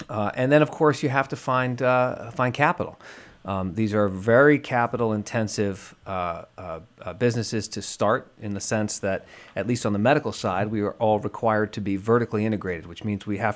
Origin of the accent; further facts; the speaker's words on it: Massachusetts, United States; also born or lived in California; I'm originally from Massachusetts, had lived on the West Coast in California for a number of years